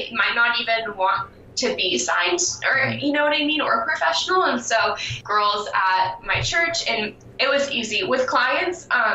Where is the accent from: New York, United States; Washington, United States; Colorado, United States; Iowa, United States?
Washington, United States; Seattle; Growing up in Seattle, too, I guess you do have, like, an advantage when it comes to art and, like, culture, because Seattle is very artistic